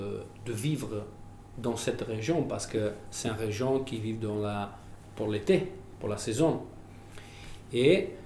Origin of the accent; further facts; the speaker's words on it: Savona, Liguria, Italy; born there; French is a second language; Moi, je suis né en Ligurie, à Savona.